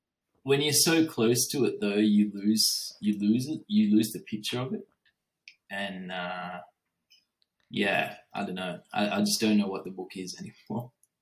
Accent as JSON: {"language": "English", "country": "Sri Lanka", "tie": "born or raised there", "moved": "yes", "said": "just growing up in Sri Lanka, moving here, going to law school, going to medical school"}